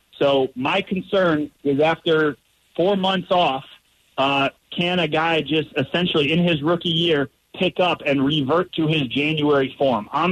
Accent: Cleveland, Ohio, United States; I don't know if you know this. I'm from Cleveland.

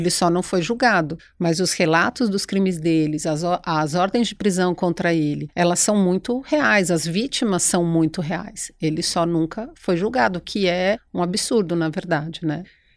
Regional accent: Brazil; Como brasileiro, coisas que aconteceram no nosso passado

